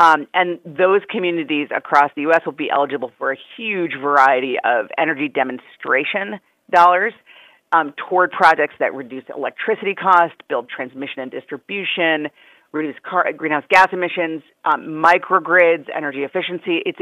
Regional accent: Wisconsin, United States; also born or lived in California; You know, I'm from Wisconsin and I spent a lot of time in California

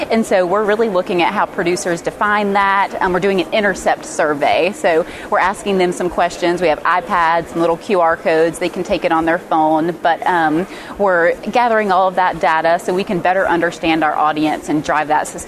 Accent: Georgia, United States; So I'm from Southwest Georgia originally, and I was raised on my parents' cow-calf operation there.

